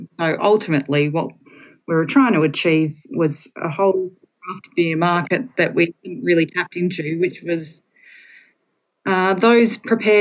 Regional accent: Tasmania, Australia; He was born and raised in Chigwell, which is really close to Mona, where Mona is now, but it was certainly in the time that he was growing up and when I was growing up, I'm from not far from there myself.

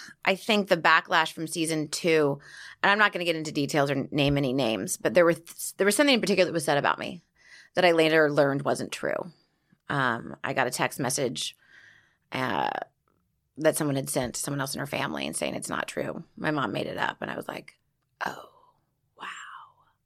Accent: Laguna Beach, California, United States; I grew up in Laguna Beach, which is a very gay-friendly town

